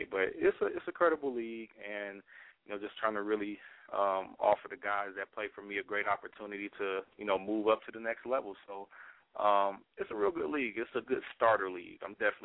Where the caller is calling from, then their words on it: Lima, Ohio, United States; I'm calling from Lima, Ohio.